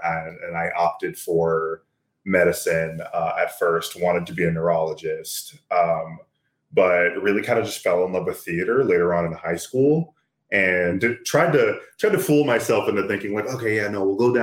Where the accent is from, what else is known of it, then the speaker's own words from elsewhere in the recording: Houston, Texas, United States; Houston, Texas.